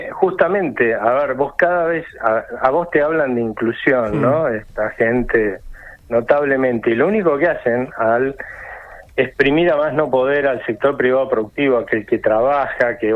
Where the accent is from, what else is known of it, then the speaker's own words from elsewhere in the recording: Argentina; los que pagan los costos a la larga somos todos los argentinos con más empobrecimiento